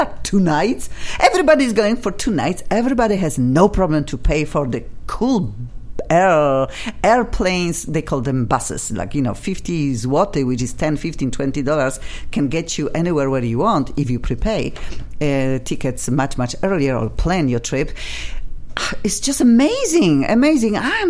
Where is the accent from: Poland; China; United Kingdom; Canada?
Poland; English is a second language; Everybody knows I am from Poland and proud of this very, very much.